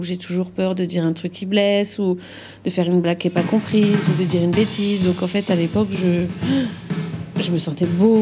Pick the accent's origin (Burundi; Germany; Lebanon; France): France; Rezé, Pays de la Loire; also born or lived in Paris; Je suis née à Paris, mais on est parti tout de suite avec mes parents à Rezé, c'est à côté de Nantes, Loire-Atlantique.